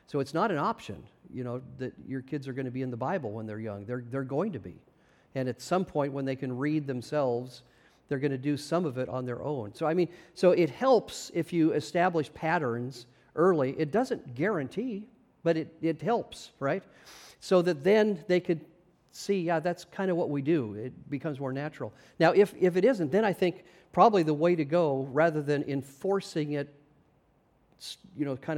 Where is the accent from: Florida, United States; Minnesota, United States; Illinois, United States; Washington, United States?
Washington, United States; Spokane; now in Louisville, United States; So, I mean, true, I'm an American. I grew up in Spokane, Washington. I live in Louisville, Kentucky.